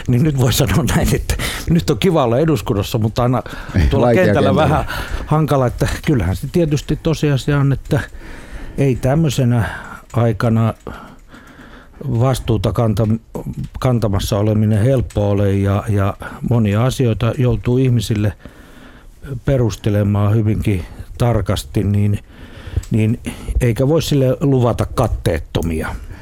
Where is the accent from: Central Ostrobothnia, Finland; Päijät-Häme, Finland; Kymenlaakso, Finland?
Päijät-Häme, Finland; Lahti; Kiva mennä sinne, kun se on myös kotikaupunkini, niin, jossa 89-vuotias äitini asuu.